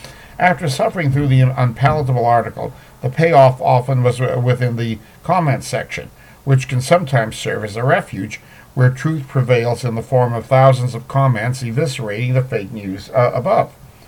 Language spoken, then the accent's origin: English; California, United States; I do think I remember wind and warm weather in the summer while growing up in Northern California.